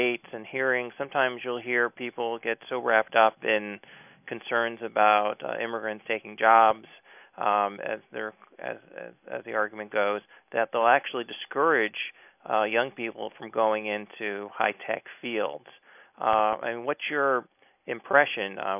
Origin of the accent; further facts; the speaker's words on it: United States; speaking as an American who, you know, doesn't even like to wait in line 5 minutes when I go to a movie theater to buy a ticket